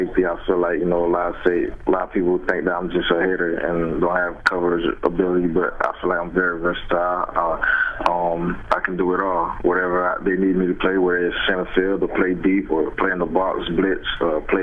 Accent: Haiti; growing up in Haiti, you could be a Brazil fan or Argentina fan.

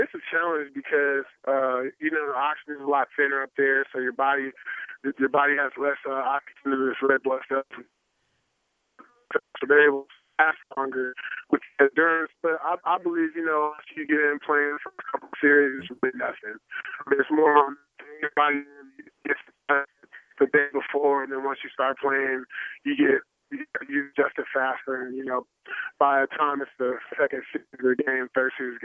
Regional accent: Colorado Springs, Colorado, United States; I'm from Colorado Springs, so I can't really tell. It's like a home game.

